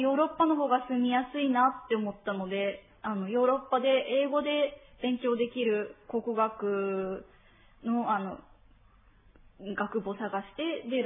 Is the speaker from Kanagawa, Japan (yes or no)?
no; Marugame, Kagawa, Japan; 私は香川県の丸亀市出身です。